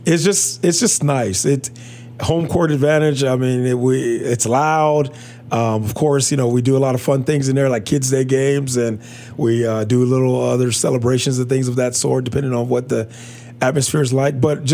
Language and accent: English; Houston, Texas, United States; you know, we're from the Houston area